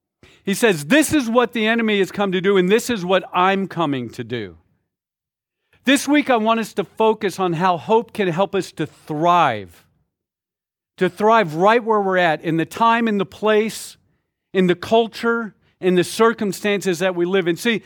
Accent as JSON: {"language": "English", "region": "Washington", "country": "United States", "said": "Maybe because we're from Washington. I took the R out, by the way. Washington."}